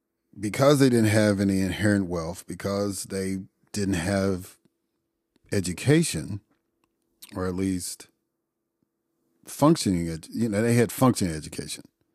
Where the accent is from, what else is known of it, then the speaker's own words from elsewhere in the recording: United States; I grew up in the United States. I've never physically left the continent landmass known as North America.